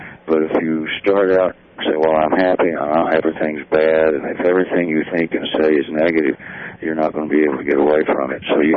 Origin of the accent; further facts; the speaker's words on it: Abilene, Texas, United States; taught growing up in Abilene in a farm and ranch community down there